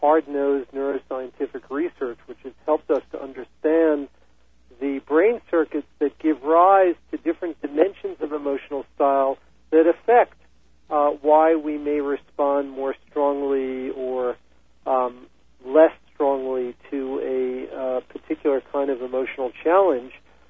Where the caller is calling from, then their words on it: Madison, Wisconsin, United States; Madison, Wisconsin.